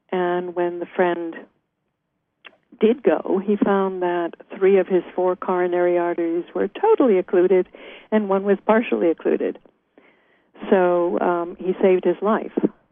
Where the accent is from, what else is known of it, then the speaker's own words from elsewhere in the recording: England, United Kingdom; moved away as an adult; now in United States; And then when we came to the States from England, I ended up publishing a holistic newspaper and then starting New Consciousness Review.